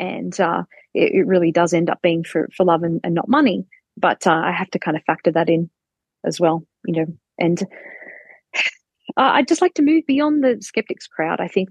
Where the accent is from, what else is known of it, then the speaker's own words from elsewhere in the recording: Australia; accent: Australian English; I guess it's my Australian English accent.